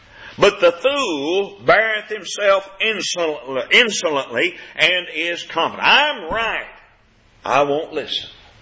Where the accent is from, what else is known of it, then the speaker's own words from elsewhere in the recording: Kentucky, United States; now in Arkansas, United States; I grew up in Kentucky. Kentucky has tornadoes. Arkansas, where I live, was known as Tornado Alley.